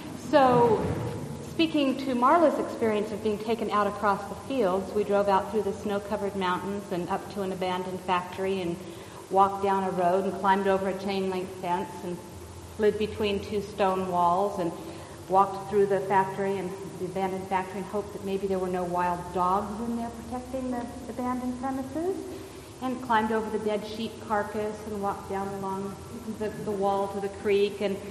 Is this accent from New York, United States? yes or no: no; California, United States; And, you know, I'm from California. Bats have rabies.